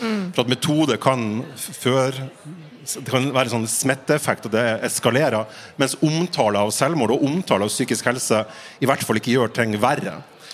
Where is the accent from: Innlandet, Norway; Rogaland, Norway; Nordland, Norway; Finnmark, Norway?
Nordland, Norway; Fauske; jeg er fra Fauske i Nordland